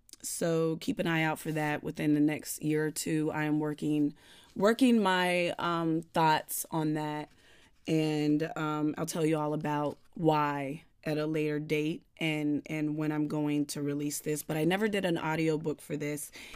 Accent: United States; they would know that I'm this American Black girl that learned French. They'll never think that I'm actually from France.

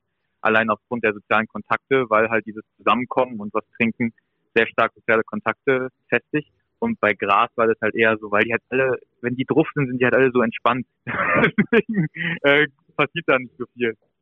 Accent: Berlin, Germany; ich bin ja aus Berlin

